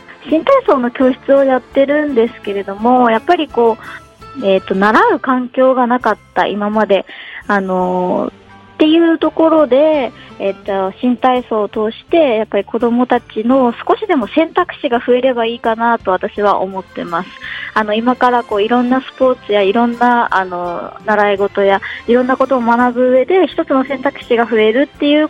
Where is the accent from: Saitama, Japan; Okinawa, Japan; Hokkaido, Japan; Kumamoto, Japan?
Kumamoto, Japan; 私は熊本市内の出身なんですけれども